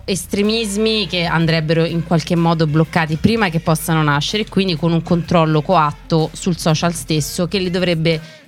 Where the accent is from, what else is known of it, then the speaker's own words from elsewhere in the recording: Rome, Lazio, Italy; born there; also born or lived in Florence; Io sono nata a Roma, ma i miei sono fiorentini. Io ho vissuto tanti anni a Firenze, quindi sono un po' a metà.